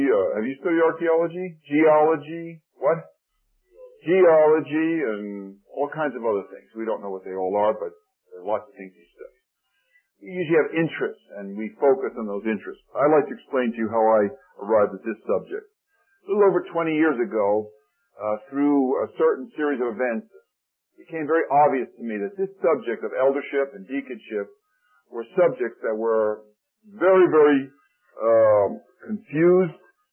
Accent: New Jersey, United States; And I was raised in the New Jersey area

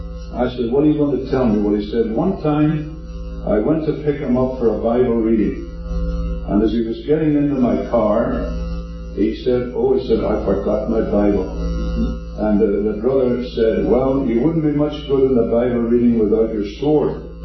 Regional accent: Ireland; moved away; Most of you know that I came from Ireland years ago, and I like to go back once in a while

